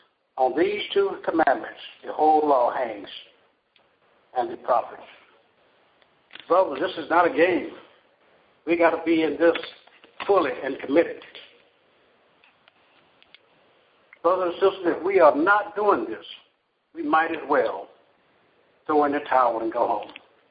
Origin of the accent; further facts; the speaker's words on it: California, United States; for the one who just came on. I'm from California.